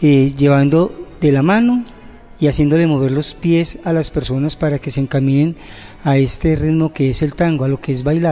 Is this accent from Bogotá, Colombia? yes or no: no; Antioquia, Colombia; Sabes que como paisa uno se las ingenia para lograr lo que uno quiere.